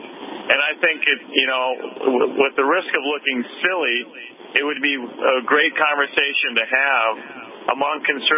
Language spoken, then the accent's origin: English; Minnesota, United States; It's really in Minnesota. I'm from Minnesota.